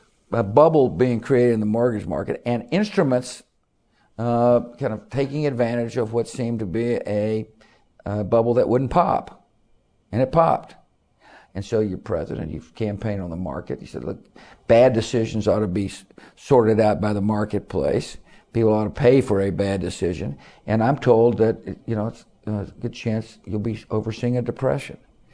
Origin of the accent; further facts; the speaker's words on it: Midland, Texas, United States; I came from Midland, Texas. My pals out in Midland, I knew what they'd be saying in the coffee shop.